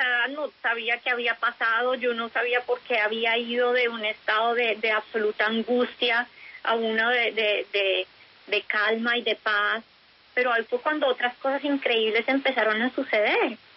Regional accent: Bogotá, Colombia; born there; Yo nací en Bogotá, nunca había tenido mi cabeza bajo el agua.

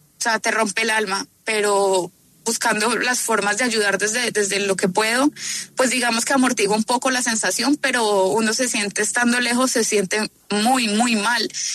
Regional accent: Pereira, Risaralda, Colombia; now in Puerto Rico; en el equipo en este momento somos dos pereiranos y el entrenador nacional que vive en Pereira. No tenemos dónde entrenar en este momento. Yo vivo pues en Puerto Rico

